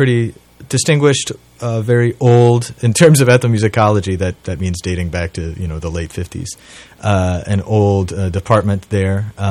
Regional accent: Kansas City, Missouri, United States; Well, I grew up in Kansas City playing jazz, and then went to a weird little liberal arts school in Western Massachusetts, came back to Kansas City, was playing jazz, studying in the conservatory.

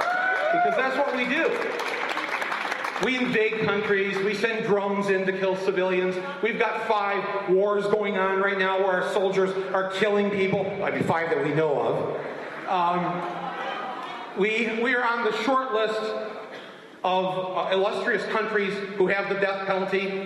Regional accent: United States; And frankly, as an American, this is not how I want to be remembered.

